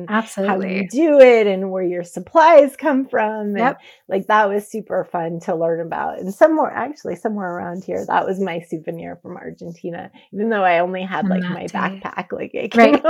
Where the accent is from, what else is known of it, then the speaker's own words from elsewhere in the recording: California, United States; I grew up in California. I can understand Spanish on the radio.